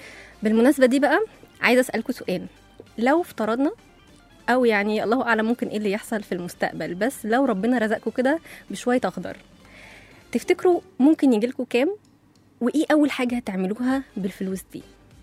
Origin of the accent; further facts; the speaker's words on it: Egypt; مش بس عشان أهميته لينا إحنا بس كمصريين أو كدولة